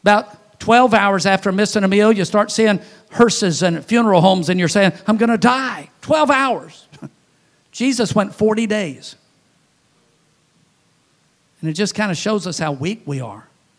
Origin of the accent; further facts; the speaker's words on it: Baton Rouge, Louisiana, United States; That's why every time I go to Baton Rouge, Louisiana, my hometown, I drive by the old neighborhood. I park in front of the old house.